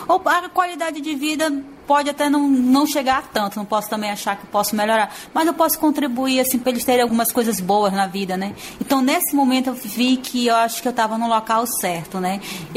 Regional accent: Amazonas, Brazil; eu sou amazonense, adoro minha origem, sou descendente indígena.

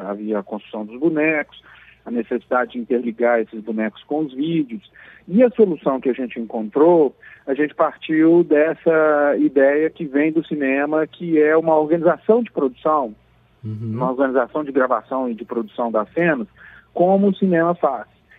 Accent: Minas Gerais, Brazil; somos mineiros, adoramos o Rio de Janeiro.

